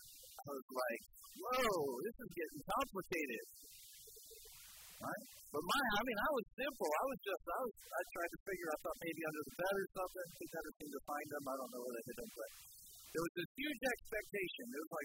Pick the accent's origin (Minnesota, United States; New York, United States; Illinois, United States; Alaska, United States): New York, United States; as a kid growing up in Western New York and enjoying being outside, you would go outside and the snow would be falling